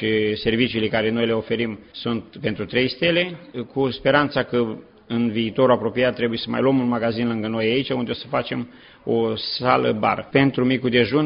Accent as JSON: {"language": "Romanian", "town": "Măicănești", "region": "Vrancea County", "country": "Romania", "moved": "yes", "said": "ea este din Odobești, eu sunt din Măicănești, județul Vrancea."}